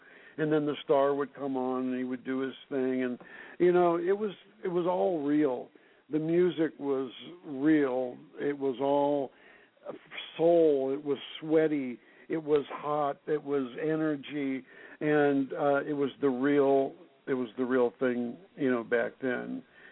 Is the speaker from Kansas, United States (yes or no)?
no; St. Louis, Missouri, United States; I am from St. Louis, and in the years that I was growing up, and in the years that I was 14, 15, and 16 years old, we're talking about 1958, 59, 60, and 61